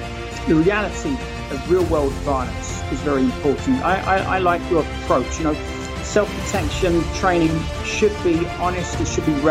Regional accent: London, United Kingdom; moved away as an adult; now in Wisconsin, United States; I currently live in Wisconsin in the American Midwest, but I'm from London, England, originally.

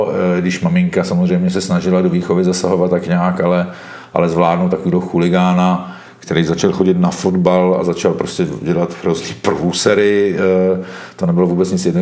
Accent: Central Bohemian Region, Czechia; also born or lived in Prague; A potom jsme se přestěhovali na vesnici, vlastně do první vesnice za Prahou, tam to bylo takový jakoby složitější, nebo prostě to bylo jiný prostředí, že člověk je furt přistěhovalec trochu

